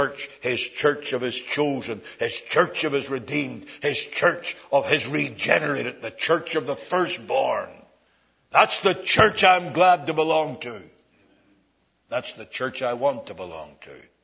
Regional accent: Ireland; I say that as an Irishman.

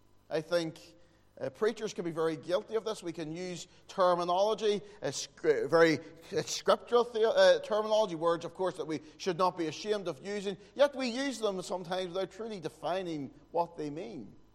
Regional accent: Northern Ireland, United Kingdom; accent: Fermanagh; Now, I don't know if you understand my Fermanagh accent that well or not.

